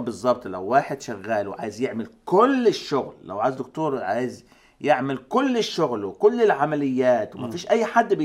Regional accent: Egypt; واحنا عندنا في مصر زمان كان فيه برضو موقد كده يحطوا له جاز وفي فتيله

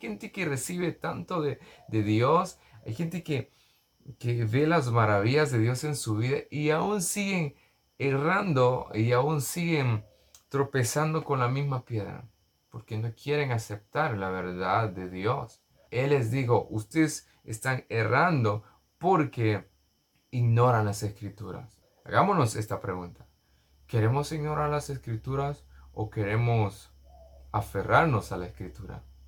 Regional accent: El Salvador; como decimos salvadoreños, no cuadran.

